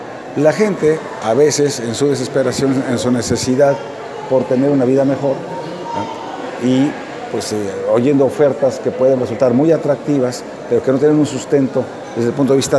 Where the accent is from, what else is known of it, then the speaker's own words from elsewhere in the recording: Puebla, Mexico; yo nací y crecí en Puebla